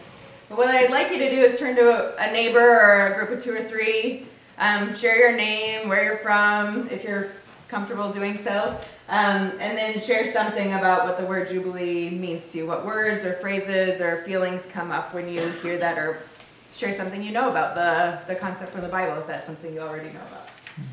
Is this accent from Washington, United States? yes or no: yes; Tacoma, Washington, United States; As I've told some of you, I'm from Tacoma, Washington, so not too terribly far away.